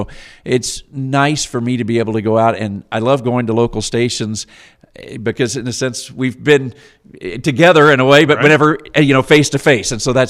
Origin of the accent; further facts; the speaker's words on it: Missouri, United States; my hometown is smaller than Ainsworth. You know, I went to King City High School in Missouri. That's 1,000 people. My address is Maysville. That's about 1,500.